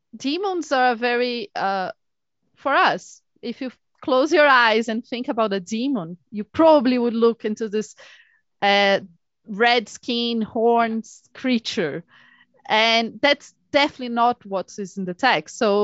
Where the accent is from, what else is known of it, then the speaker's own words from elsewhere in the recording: Brazil; I grew up in a Catholic ward and in Brazil. I'm Brazilian. I grew up in Brazil, and we are very Catholic in Brazil.